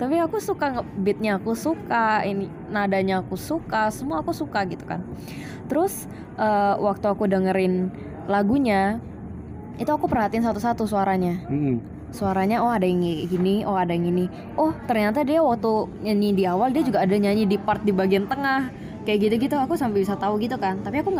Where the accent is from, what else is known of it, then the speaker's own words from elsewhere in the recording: West Nusa Tenggara, Indonesia; aku kan aslinya Lombok. Jadi waktu balik ke Lombok, balik ke rumah